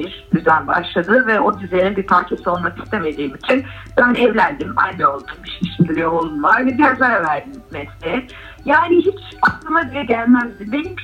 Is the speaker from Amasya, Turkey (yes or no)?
no; Ankara, Turkey; Ankara'daki bir apartman dairesinde hayata başlamış bir tek çocuğum. Ankaralıyım. Orada doğdum, orada büyüdüm. Ailem devlet memuriyetinden emekli.